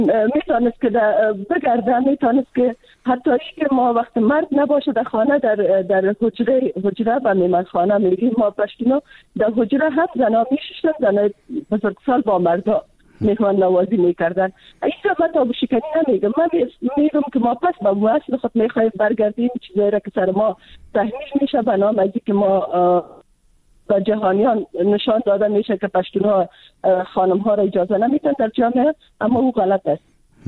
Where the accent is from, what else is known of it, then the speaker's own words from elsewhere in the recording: Afghanistan; من خودم از یک منطقه پشتون نشین افغانستان هستم.